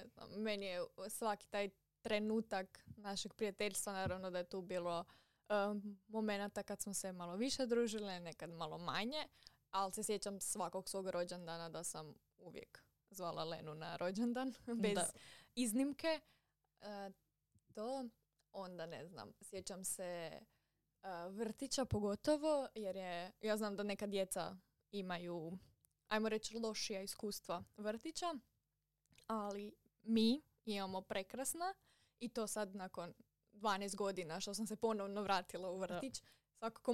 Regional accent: Zaprešić, Zagreb County, Croatia; mi smo iz Zaprešića

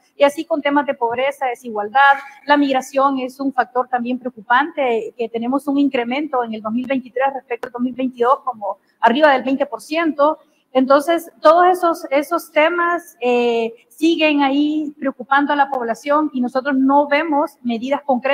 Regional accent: Honduras; al final todos perdemos como hondureños.

